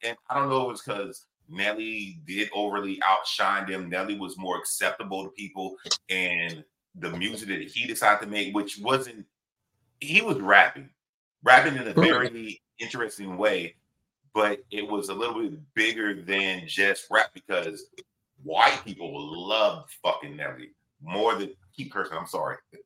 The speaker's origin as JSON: {"language": "English", "region": "Georgia", "country": "United States", "tie": "born or raised there", "said": "And it, look, because I grew up in Georgia, though."}